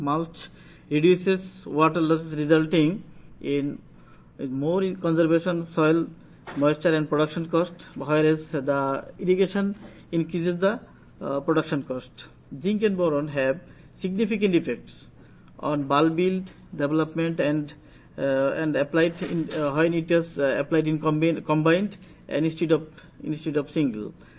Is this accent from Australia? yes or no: no; Bangladesh; English is a second language; I am from Bangladesh … Now I am doing a profession as a professor in the University of Rajshahi, Bangladesh.